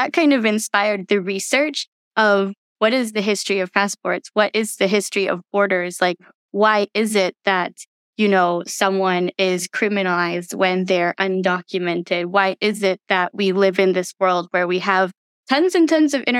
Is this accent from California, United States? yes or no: yes; California, United States; I grew up in California.